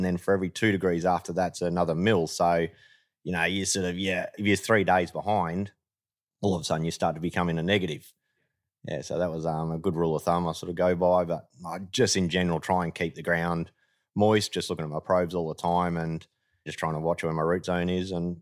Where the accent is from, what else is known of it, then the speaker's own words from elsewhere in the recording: Melbourne, Victoria, Australia; also born or lived in Yarra Valley; I actually grew up in the suburbs of Melbourne. Then when I was about 18, 19, bought a place in Hillsville in the Yarra Valley.